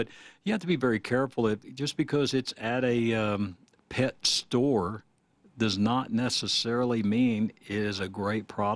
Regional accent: Texas, United States; Now, I grew up in Texas. A lot of people have dogs there and things

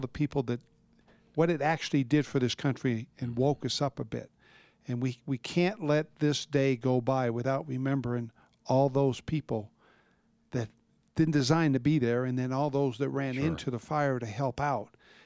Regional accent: United States; It didn't matter which football team you like or what baseball team you like. I mean, we're from America.

